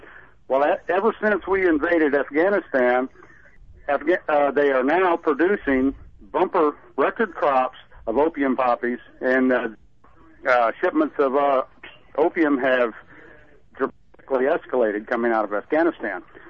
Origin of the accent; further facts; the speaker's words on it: Houston, Texas, United States; I'm from Northeast Houston, which is one of those inner city areas which you're speaking of.